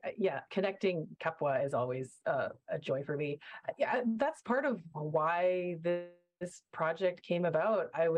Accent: Calgary, Alberta, Canada; growing up in Southwest Moquitos, Calgary, a very predominantly white neighborhood

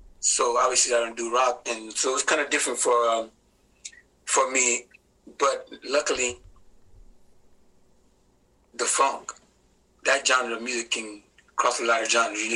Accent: Jacksonville, Florida, United States; I come from Jacksonville, Florida. It was in my neighborhood, all black high school, all black university.

